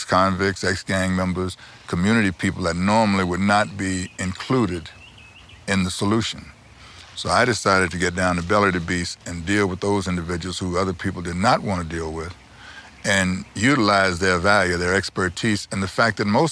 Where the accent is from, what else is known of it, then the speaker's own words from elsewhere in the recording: United States; all the good things that I had came to me through being an American.